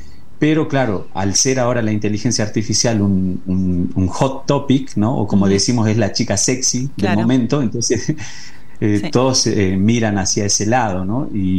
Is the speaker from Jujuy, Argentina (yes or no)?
yes; Humahuaca, Jujuy, Argentina; also born or lived in Europe; yo tuve la oportunidad de vivir casi 20 años en Europa y me volví y dije, quiero apostar por mi ciudad natal, por Humahuaca.